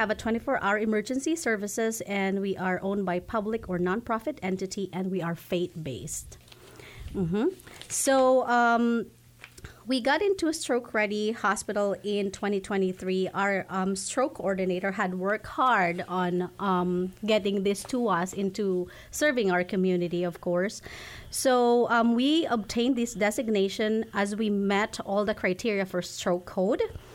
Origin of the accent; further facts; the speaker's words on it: Philippines; moved away as an adult; So originally I came from the Philippines. I'm a Filipino nurse.